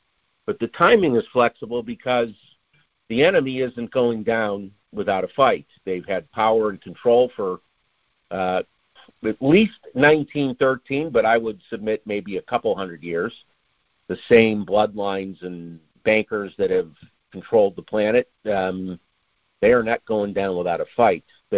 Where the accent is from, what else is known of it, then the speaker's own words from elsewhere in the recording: Chicago, Illinois, United States; He's actually from my hometown, Chicago.